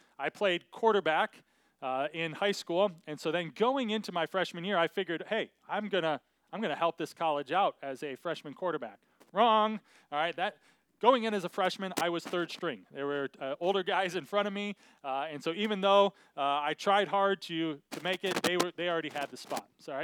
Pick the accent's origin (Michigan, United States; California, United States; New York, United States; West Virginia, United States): Michigan, United States; I grew up in Michigan cheering for Michigan Wolverines